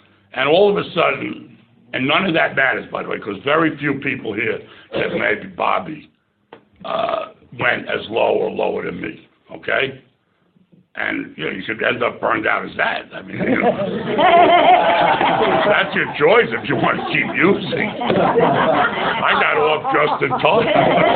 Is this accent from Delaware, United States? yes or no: no; Queens, New York, United States; now in Florida, United States; We're from Queens in New York, and we got in there.